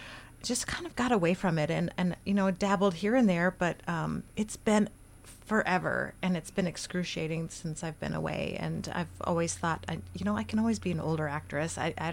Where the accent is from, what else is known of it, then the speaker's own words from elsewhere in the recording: St. Louis Park, Minnesota, United States; now in Faribault, United States; I am a transplant from St. Louis Park, Minneapolis, and a year ago bought a house in Faribault